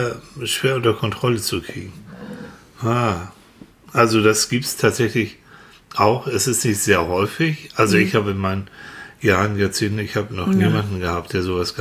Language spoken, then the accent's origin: German; Northern Germany, Germany; als Norddeutscher